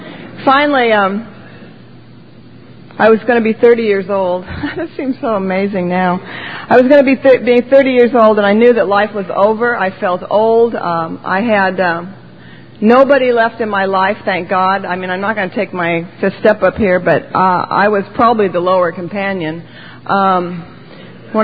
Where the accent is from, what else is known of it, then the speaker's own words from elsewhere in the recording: Los Angeles, California, United States; I'm born and raised in West L.A. I drank there. I couldn't move when I drank, so I couldn't go anywhere. I never got out of West Los Angeles.